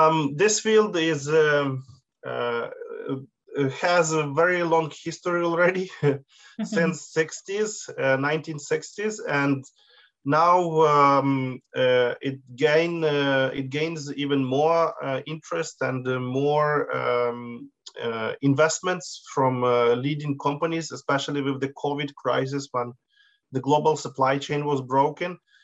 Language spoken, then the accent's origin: English; Ukraine; I am originally from Ukraine, where I also got a master degree in micro nanotechnology